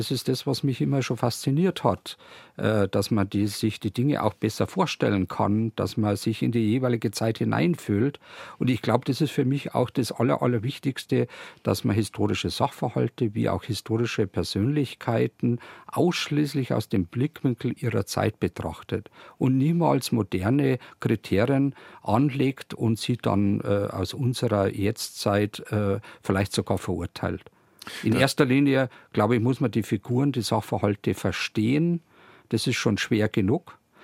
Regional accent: Landshut, Bavaria, Germany; born there; Ja, dort bin ich in Achdorf tatsächlich auch geboren.

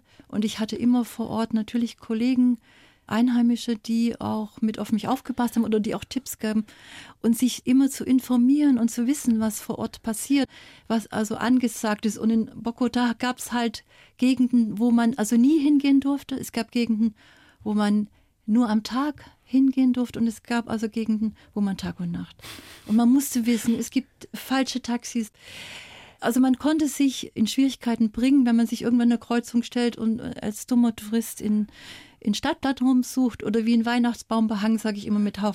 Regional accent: East Germany, Germany; Als kleines Mädchen in der DDR hätte ich niemals gedacht

